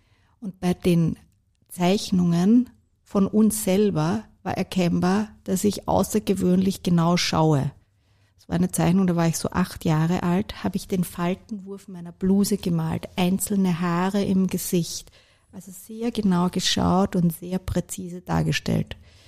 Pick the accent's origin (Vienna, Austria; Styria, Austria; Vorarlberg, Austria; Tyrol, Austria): Vienna, Austria; born or raised there